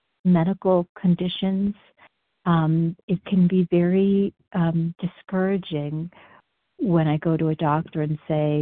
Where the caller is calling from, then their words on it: Denver, Colorado, United States; I'm calling from Denver, Colorado